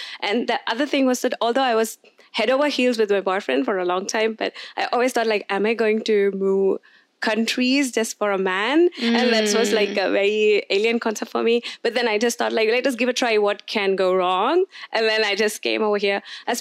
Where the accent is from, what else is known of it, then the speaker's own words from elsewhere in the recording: India; now in Germany; and I'm from India. And I came to Germany actually in order to reunite with my long-term boyfriend.